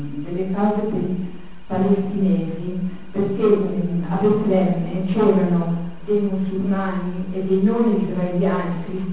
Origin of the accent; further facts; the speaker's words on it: Milan, Lombardy, Italy; io sono milanese